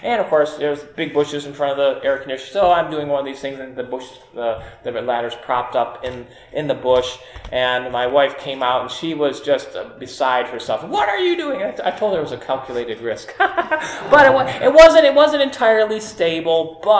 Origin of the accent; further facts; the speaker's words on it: New York, United States; when we were growing up in New York State.